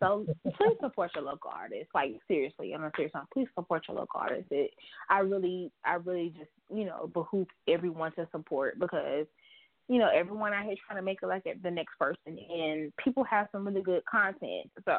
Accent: Charlotte, North Carolina, United States; I'm from Charlotte, North Carolina.

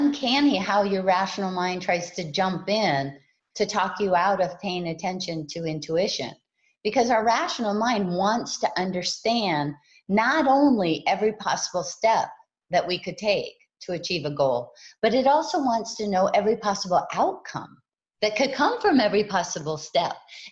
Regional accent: Hawaii, United States; Well, I was raised in Hawaii, and I have a lot of freckles.

